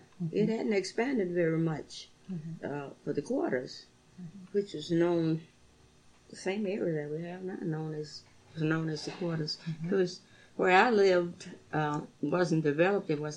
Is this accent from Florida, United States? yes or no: no; Louisiana, United States; now in Kingsville, United States; Of course, I was from Louisiana, and I didn't know anything about 19th of June.